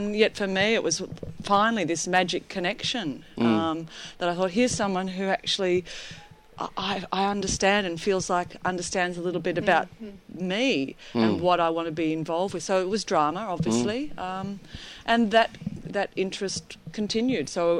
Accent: Swan Hill, Victoria, Australia; In Swan Hill.

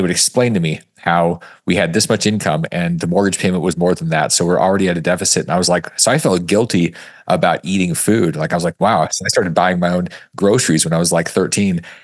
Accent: Alaska, United States; Mine was very, very far north. I grew up in Alaska and part of my childhood was dodging moose and watching the sun disappear for months at a time.

